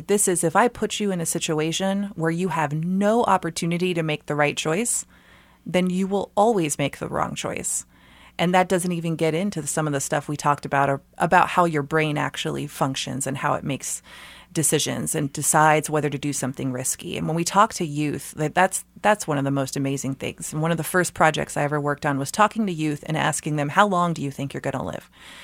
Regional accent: California, United States; I grew up in California, where there's a lot of people who are of mixed descent.

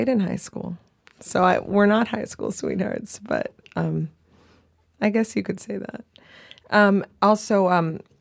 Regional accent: New York City, New York, United States; Well, I'm half Brazilian. I grew up in New York City.

